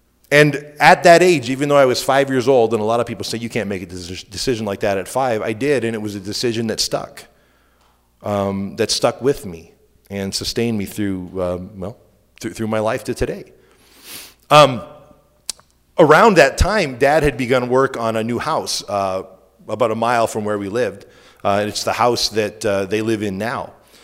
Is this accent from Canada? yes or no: yes; Eastern Canada, Canada; But growing up in Eastern Canada, you know, was for me a lot of fun. I think I kind of embraced my Canadian roots without realizing how odd that was to a lot of Americans.